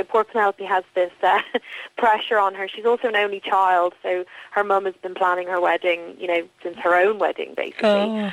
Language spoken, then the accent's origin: English; Ireland; moved away; also born or lived in London; I came from Ireland, which we all live quite suburbanly in Ireland, you know, and then I moved to Clapham